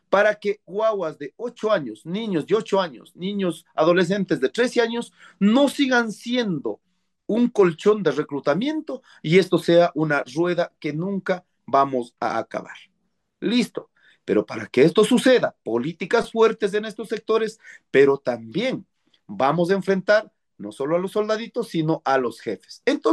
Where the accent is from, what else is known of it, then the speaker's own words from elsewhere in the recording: Ecuador; si queremos salir en adelante como ecuatorianos